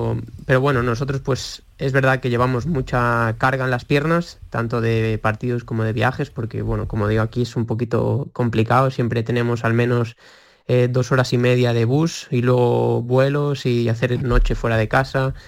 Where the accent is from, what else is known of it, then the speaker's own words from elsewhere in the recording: Vigo, Galicia, Spain; Que hablo de Vigo, que es de donde soy yo.